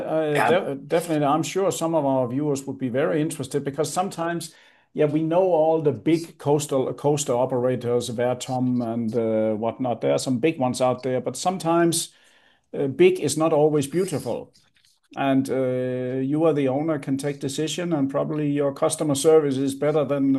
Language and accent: English; Denmark; English is a second language; I mean, I'm from Denmark, as you know, and you're from France.